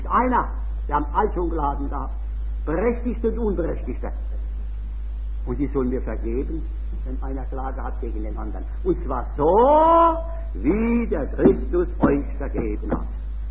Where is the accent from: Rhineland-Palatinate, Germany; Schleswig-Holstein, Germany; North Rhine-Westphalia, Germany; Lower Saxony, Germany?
Rhineland-Palatinate, Germany; now in Nuremberg, Germany; Aber das gibt es ja auch hier in Nürnberg. Bei uns in der Pfalz habe ich das oft erlebt.